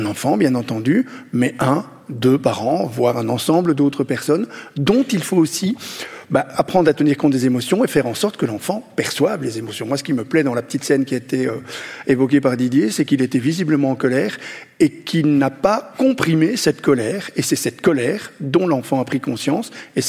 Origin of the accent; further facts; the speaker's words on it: Belgium; je suis belge, donc j'ai l'habitude du consensus en permanence